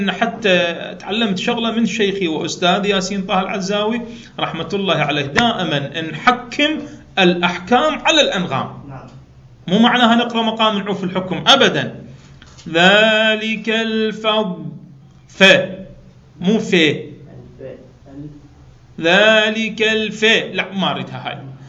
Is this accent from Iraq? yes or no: yes; Iraq; إحنا بالنسبة أن كعراقيين صحيح بالبداية قلدنا